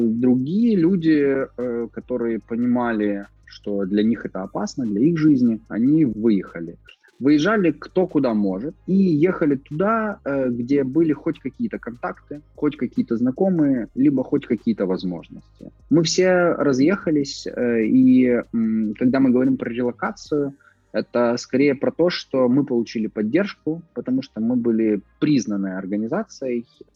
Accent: Crimea, Ukraine; moved away as an adult; also born or lived in Luhansk; Скоро будет 8 лет, как я не был в Луганске, и скоро будет 7,5 лет, как я не был в Крыму, там, где я вырос, к чему я привязан очень душой.

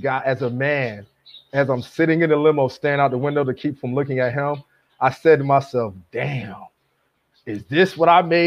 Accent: Willingboro, New Jersey, United States; I've been fortunate to do a lot in my hometown. I have an honor ceremony that I do every year because we have so many people from my town of Willingboro, New Jersey, that are successful.

